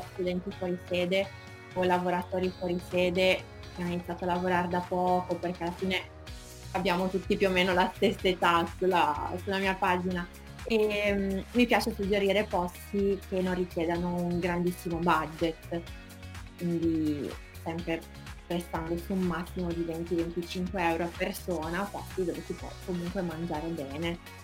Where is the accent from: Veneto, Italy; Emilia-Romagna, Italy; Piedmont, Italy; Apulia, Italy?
Piedmont, Italy; sono piemontese, ma arrivo dalla provincia di Alessandria, quindi vicina, ma non abbastanza per fare avanti e indietro, e quindi mi sono trasferita qua.